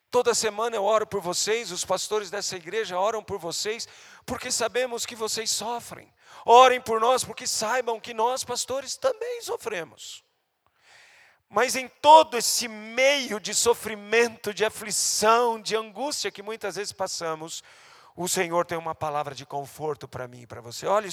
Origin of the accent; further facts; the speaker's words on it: Brazil; neste país que conhecemos como Brasil, nos quais muitos de nós nasceram e somos brasileiros, essa é a nossa nacionalidade.